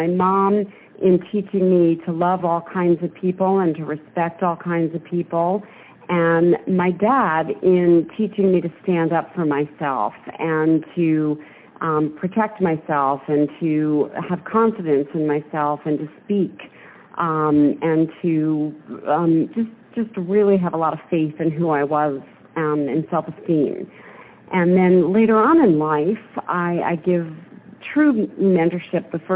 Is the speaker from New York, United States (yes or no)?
yes; Yonkers, New York, United States; I was born in Yonkers, New York, and I was actually born to a rather poor family